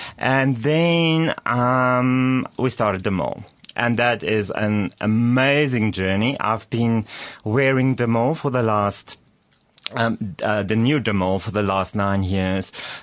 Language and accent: English; Johannesburg, Gauteng, South Africa; Well, I actually grew up around the corner in Auckland Park where the SABC is.